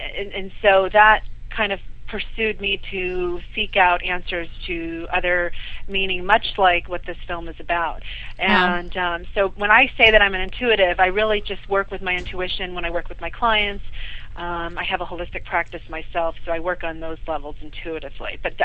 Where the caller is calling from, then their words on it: New York, United States; I'm in New York, actually. I'm on the East Coast